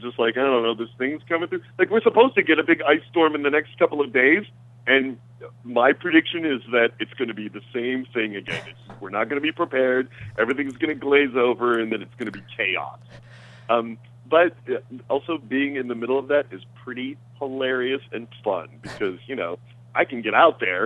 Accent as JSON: {"language": "English", "town": "Detroit", "region": "Michigan", "country": "United States", "tie": "born or raised there", "said": "Trust me, I grew up in Detroit, so I laugh at it along with you, all of us great Northerners."}